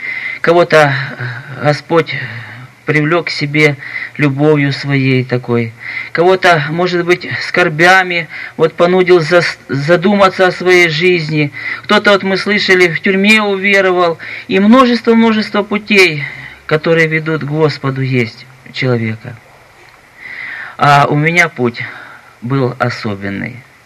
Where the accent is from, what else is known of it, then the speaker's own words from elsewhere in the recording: Timashevsk, Krasnodar Krai, Russia; из Тимошевска.